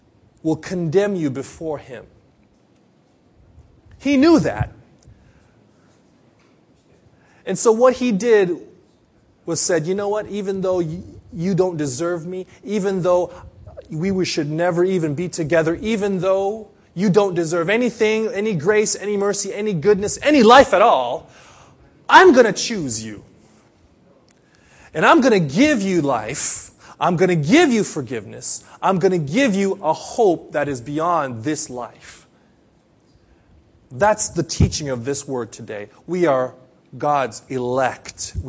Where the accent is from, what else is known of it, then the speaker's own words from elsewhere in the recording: Philippines; now in Japan; I'm Filipino. I have an Asian look about me. I get mistaken as Japanese all the time.